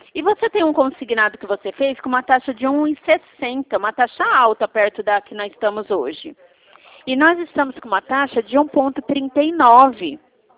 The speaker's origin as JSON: {"language": "Portuguese", "town": "Dracena", "region": "São Paulo", "country": "Brazil", "said": "Eu sou da cidade de Dracena."}